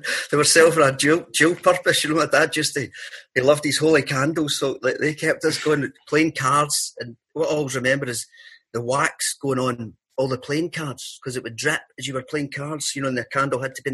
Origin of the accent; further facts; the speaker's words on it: Larkhall, Scotland, United Kingdom; because I come from Lark Hall.